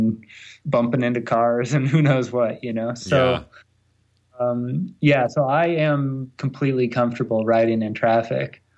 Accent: California, United States; But I grew up in Southern California, just outside of Los Angeles, and went to university in Orange County, California.

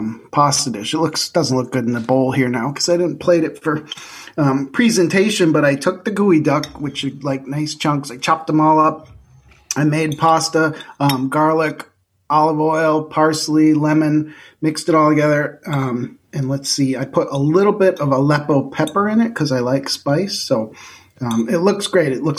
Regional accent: New York, United States; So I'm from Central New York, and we had linguine with clam sauce.

